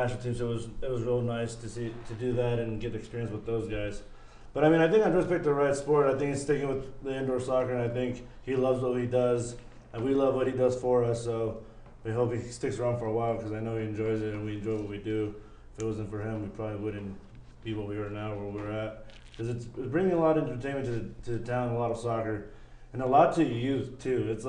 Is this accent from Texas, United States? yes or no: yes; El Paso, Texas, United States; That's my rival, but also El Paso, the Little Cuervos, which is at El Paso. It's my hometown, so I don't like losing to hometown